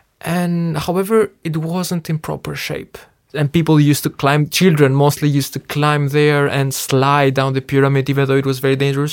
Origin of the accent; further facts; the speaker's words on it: Athens, Attica, Greece; moved away as an adult; now in Tirana, Albania; I've always been raised as a city boy. So I was raised in Athens with a lot of hustle and bustle. Then I've spent most of my adult life now in Tirana.